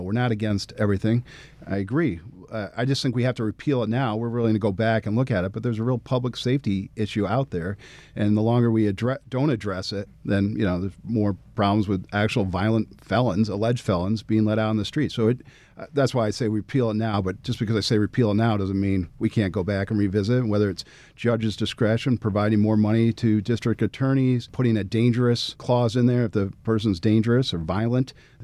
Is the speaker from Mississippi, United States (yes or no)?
no; New York, United States; Well, I'm from Central New York. I've been in the Assembly for 18 years.